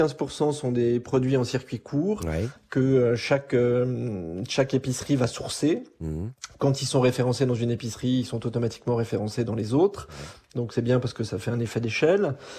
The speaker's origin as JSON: {"language": "French", "region": "Auvergne-Rhône-Alpes", "country": "France", "said": "On est auvergnat d'origine."}